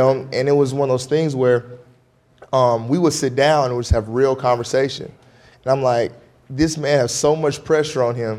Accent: Alabama, United States; Growing up in Alabama, my roots were from Mississippi, so we grew up in the old church, too.

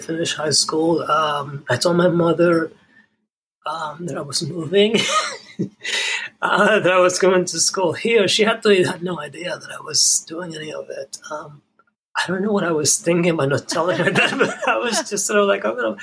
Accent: Puerto Rico; I grew up in Puerto Rico. I learned sewing very young.

